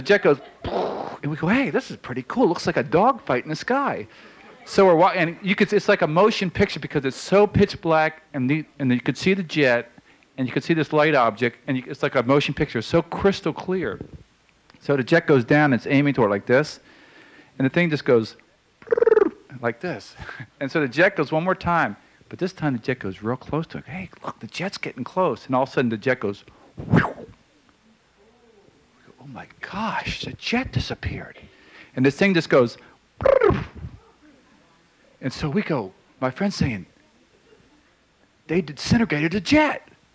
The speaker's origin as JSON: {"language": "English", "region": "Virginia", "country": "United States", "said": "Out on that same farm in Goochland, Virginia, I'm from Virginia, by the way, before California"}